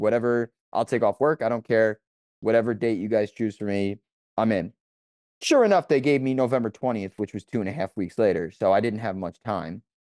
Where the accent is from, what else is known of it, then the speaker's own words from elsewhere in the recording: New Jersey, United States; I'm from New Jersey. This is a very weird area code that you're texting me from.